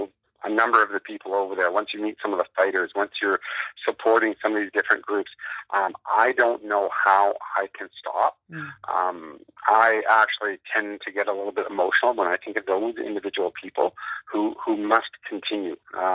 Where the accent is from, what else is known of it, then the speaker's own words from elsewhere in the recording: Canada; me as a Canadian, I'm not used to that.